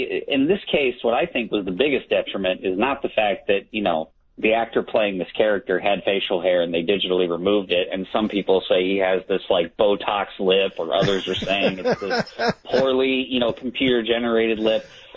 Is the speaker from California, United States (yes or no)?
no; Peoria, Illinois, United States; now in Champaign, United States; I'm a Peoria boy, but I'm like from Peoria, but I'm actually in Champaign.